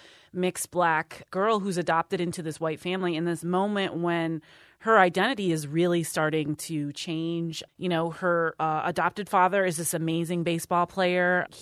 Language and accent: English; Ann Arbor, Michigan, United States; Growing up in Ann Arbor was amazing. It's a cliche to say so, but it's a great place to grow up.